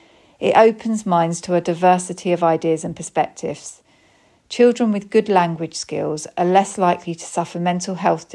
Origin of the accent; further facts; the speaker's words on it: East of England, United Kingdom; accent: Essex; why I'm proud of my Essex roots, including my accent